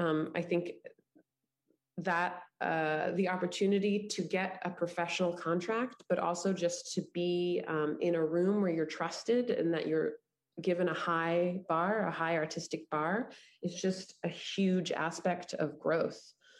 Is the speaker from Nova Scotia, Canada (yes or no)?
no; Montreal, Quebec, Canada; And although we're both from Montreal and I went to NTS and stayed in Montreal and then moved to Toronto